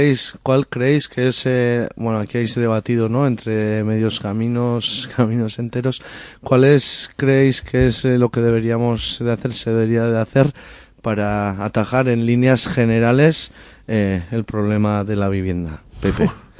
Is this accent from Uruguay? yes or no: no; Oteiza, Navarre, Spain; yo vengo de Oteiza